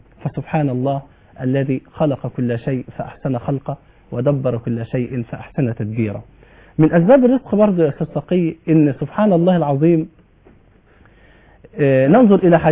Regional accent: Egypt; عندنا في مصر

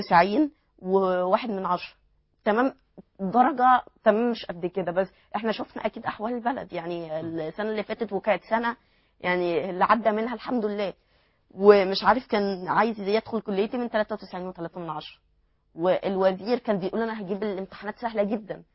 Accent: Egypt; احنا عندنا في مصر

